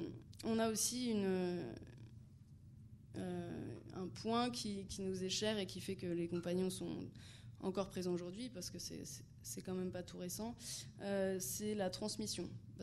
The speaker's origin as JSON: {"language": "French", "region": "Grand Est", "country": "France", "said": "moi je viens d'Alsace, là je me retrouve ici, mais je suis passée par plein d'autres villes en France."}